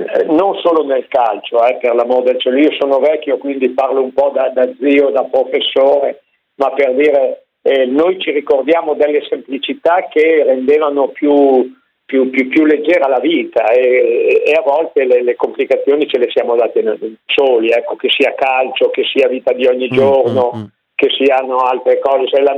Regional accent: Parma, Emilia-Romagna, Italy; sapendo che sono di Parma.

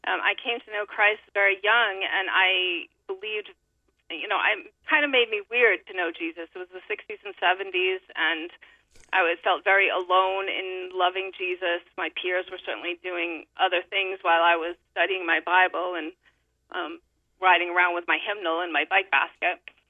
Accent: Hope Valley, Rhode Island, United States; I grew up in a small town in Rhode Island. It's called Hope Valley, and I have moved back there in the last few years. So I actually live across the street from the home in which I grew up.

